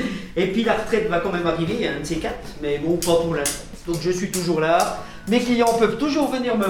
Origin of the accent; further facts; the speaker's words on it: Auxonne, Bourgogne-Franche-Comté, France; Alors, moi je suis né à Auxonne. Je suis né à Auxonne en 53.